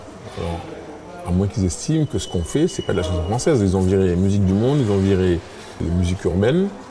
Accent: France; Mais comme on est français, on devrait trouver.

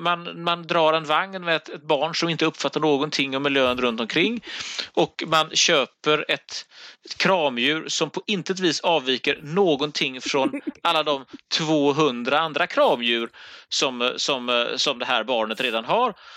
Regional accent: Gothenburg, Västra Götaland County, Sweden; som göteborgare.

